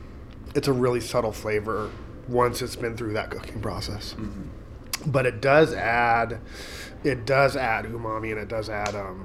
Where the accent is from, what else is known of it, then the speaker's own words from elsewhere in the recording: California, United States; I'm from California, and I came up to commercial fish in Bristol Bay, and that first year I didn't like salmon